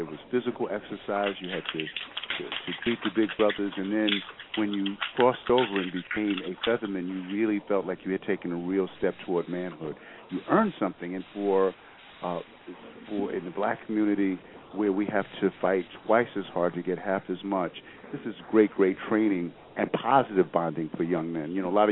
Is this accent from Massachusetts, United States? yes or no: no; New York City, New York, United States; And I was from New York City, so we ain't take mess